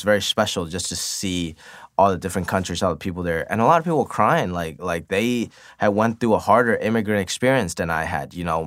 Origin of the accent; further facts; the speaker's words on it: United States; But for me, growing up in America, I chose to pursue my dreams a little more.